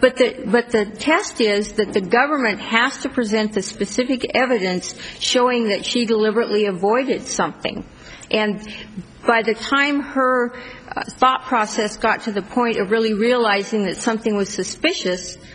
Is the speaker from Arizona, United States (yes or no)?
yes; Tucson, Arizona, United States; I'm from Tucson.